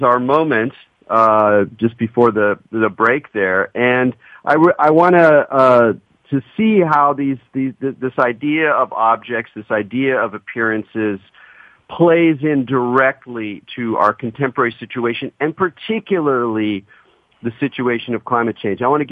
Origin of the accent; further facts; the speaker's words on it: California, United States; Like speaking as a Californian, I know that droughts, dryness is common historically to this area.